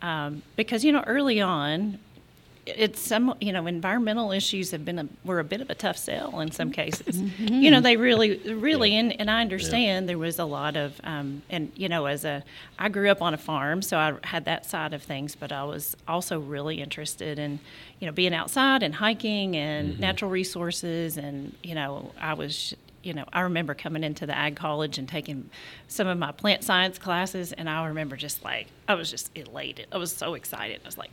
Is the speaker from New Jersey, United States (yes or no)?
no; Kentucky, United States; So I am from the Blue Licks area, by the state park. So that's what I grew up doing, and then came to UK.